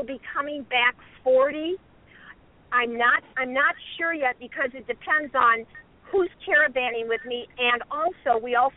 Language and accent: English; St. Louis, Missouri, United States; I spend a lot of time in St. Louis because that's